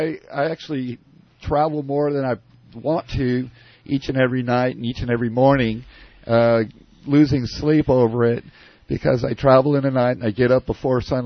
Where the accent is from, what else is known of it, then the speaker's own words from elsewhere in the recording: San Diego, California, United States; also born or lived in San Francisco; Well, I'm actually a Californian. I've been in this state since 1959. My first birthday was here in the Bay Area, in San Francisco. My family moved to San Diego in 1964.